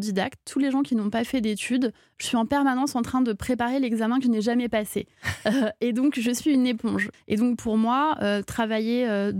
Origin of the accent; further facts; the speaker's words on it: Corsica, France; je pense que quand personne ne dit je suis à moitié corse ou je suis un quart corse, on est corse.